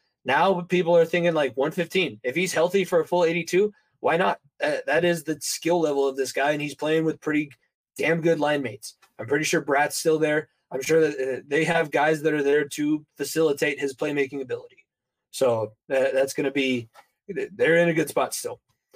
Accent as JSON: {"language": "English", "country": "Canada", "accent": "Canadian", "said": "See, we're talking hockey and my Canadian accent comes out."}